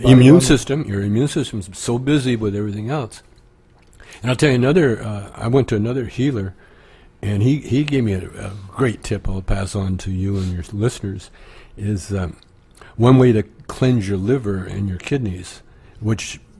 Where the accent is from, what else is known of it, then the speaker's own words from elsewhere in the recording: Calgary, Alberta, Canada; Yeah, I grew up in Calgary.